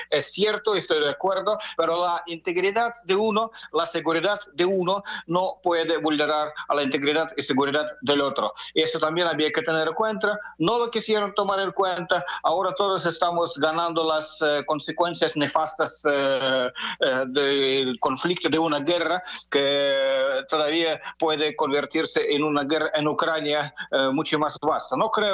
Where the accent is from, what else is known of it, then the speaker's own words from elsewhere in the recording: Russia; A mí, como ciudadano ruso, tampoco me gustan ejercicios militares de la OTAN cerca de mi país